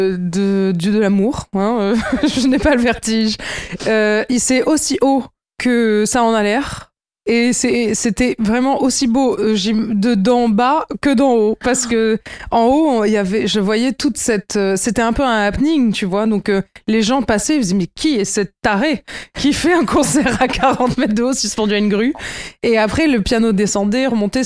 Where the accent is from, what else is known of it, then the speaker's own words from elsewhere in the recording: France; qui était américaine et de la moitié de ma famille qui était américaine et qui est venue en France. Donc, moi, j'ai grandi en France.